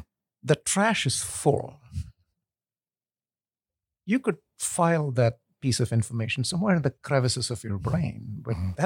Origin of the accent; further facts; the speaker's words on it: India; moved away as an adult; also born or lived in Kuwait; now in United States; I'm ethnically Indian, but I was actually born in Kuwait, where my father was working. And when he retired, we moved back to India, lived there for about 10-something years, came to the U.S. for school